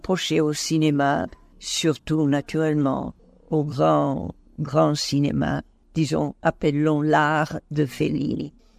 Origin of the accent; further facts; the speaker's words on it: Rome, Lazio, Italy; born there; first language Italian; French is a second language; Moi, je suis née à Rome. Ma langue maternelle, c'est l'italien.